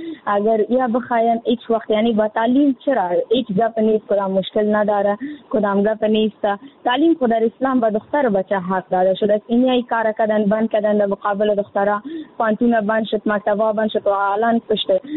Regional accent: Afghanistan; یعنی در جامعه همه ما افغان هستیم

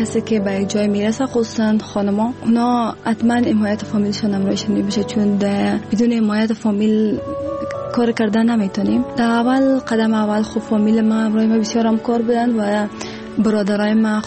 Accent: Afghanistan; و دوباره به افغانستان آمدم

